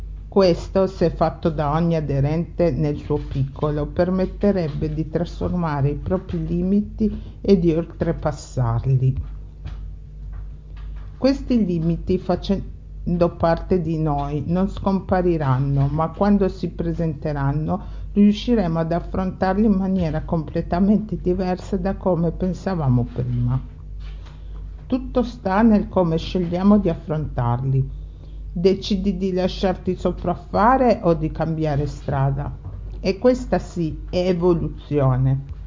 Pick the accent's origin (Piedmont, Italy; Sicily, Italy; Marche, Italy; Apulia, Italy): Piedmont, Italy; parlerò di qualcosa che si accompagna ai cibi, i vini, e in particolare di quei vini prodotti nella mia terra, il Pinerolese, e sono solo alcuni esempi di quei vini di nicchia che si possono trovare qui da me.